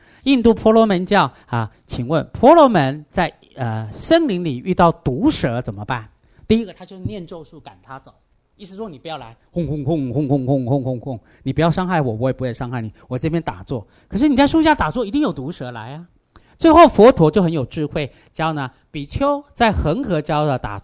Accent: Taiwan; 我们台湾人弘法华经只会做法会啊

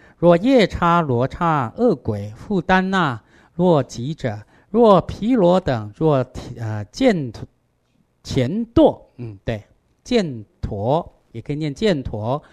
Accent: Taiwan; 我们台湾人弘法华经只会做法会啊

